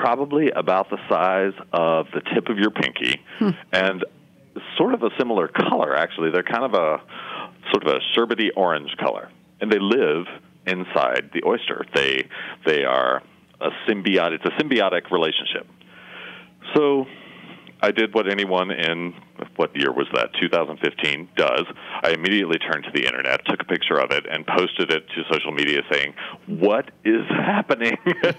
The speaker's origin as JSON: {"language": "English", "region": "Tennessee", "country": "United States", "tie": "born or raised there", "also_born_or_lived": "Birmingham", "lives_now": "Charleston, United States", "said": "I was raised in Tennessee, went to college in Pennsylvania, spent most of my adult life in Birmingham, Alabama"}